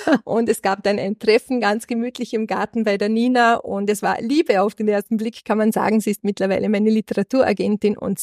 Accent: Lustenau, Vorarlberg, Austria; ich komme aus Lustenau, ich bin Kinderbuchautorin und Kinderliedermacherin.

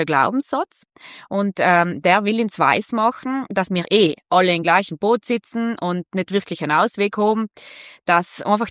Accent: Ulten, Trentino-Alto Adige, Italy; ich komme aus Ulten, ich bin zusammen von kleinen Bergbauernhof aufgewachsen.

